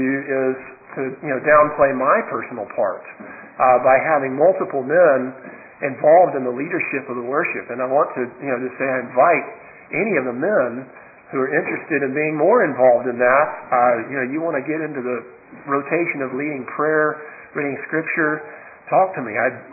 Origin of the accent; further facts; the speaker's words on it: the South, United States; I grew up in the South, where if you don't wear a coat and tie to church, that is disrespectful.